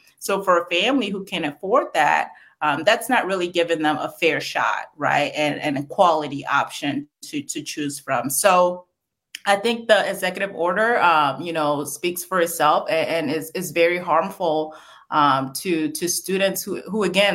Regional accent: St. Paul, Minnesota, United States; I grew up in St. Paul, Minnesota, and the first charter school was established in Minnesota.

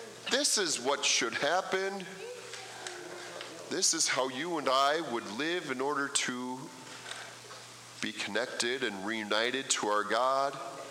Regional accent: United States; I'm an American.

